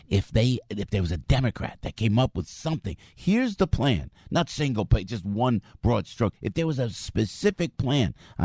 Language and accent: English; New Jersey, United States; I'm from Jersey. Remember that Jersey used to be the medicine chest for the world